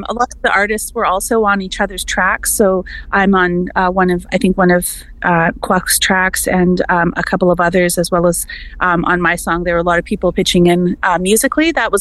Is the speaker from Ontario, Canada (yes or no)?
no; British Columbia, Canada; I'm an artist on the album. I'm from the Nuhalk and Sequep Nations, and a language learner in my community